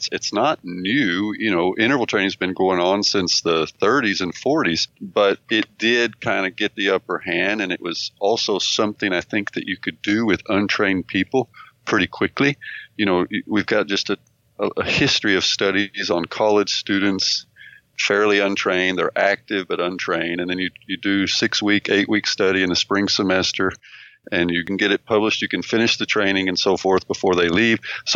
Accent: Texas, United States; also born or lived in Berkeley, United States / Arkansas, United States; No, I'm American, so born in Berkeley, California, but grew up in Arkansas and Texas, down south.

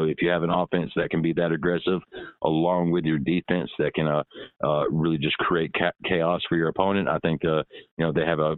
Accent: Ohio, United States; And then possibly Jesse Owens, because he's from my home state.

